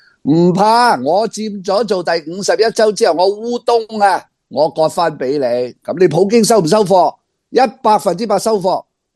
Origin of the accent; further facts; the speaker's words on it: Hong Kong; 我諗唔使我哋香港人去教嘅